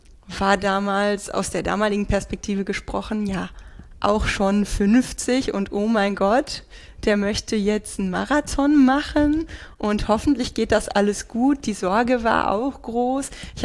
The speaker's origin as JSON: {"language": "German", "town": "Wesel", "region": "North Rhine-Westphalia", "country": "Germany", "tie": "born or raised there", "said": "es war ein kleiner Triathlon in Wesel, meiner Heimatstadt am Auesee, der mir auch sehr am Herzen liegt."}